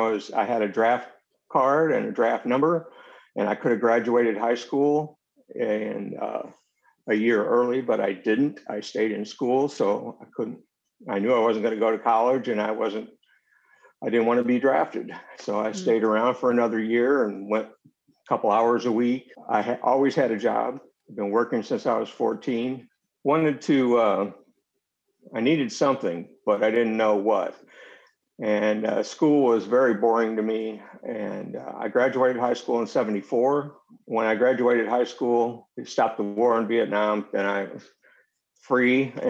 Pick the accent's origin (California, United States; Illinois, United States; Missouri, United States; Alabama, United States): Missouri, United States; St. Louis; moved away as an adult; now in Nashville, United States; And I grew up in St. Louis, and I worked with … a regional band out of St. Louis.